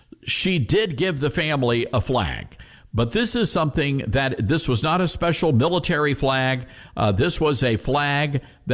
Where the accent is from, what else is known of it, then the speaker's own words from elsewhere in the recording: Tennessee, United States; I'm from Tennessee, and this was a Tennessee lawmaker.